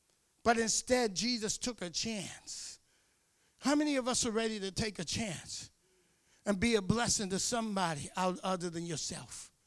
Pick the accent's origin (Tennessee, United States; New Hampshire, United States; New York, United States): New Hampshire, United States; Let me tell you, I grew up in Nashville, New Hampshire all my life. And we were one of the only first black families here.